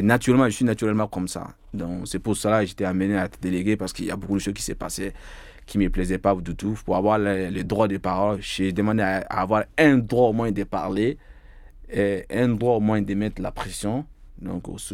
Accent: Mali; also born or lived in Sierra Leone / Morocco / Toulouse; now in France; Je suis original du Mali, donc j'ai fait mes études primaires au Mali. Après, j'ai beaucoup voyagé quand même. Je suis passé par la Sierra Leone, le Maroc, après Toulouse.

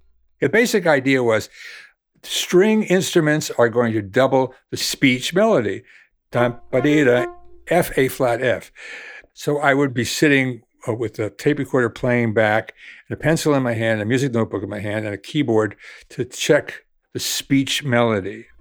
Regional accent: United States; born there; I was born in America, and if I had been born in Europe

